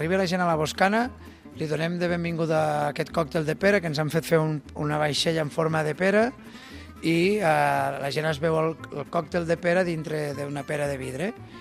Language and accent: Catalan; Catalonia, Spain; Jo, que sóc del Pla d'Urgell, doncs hem jugat de petits als camps, als trossos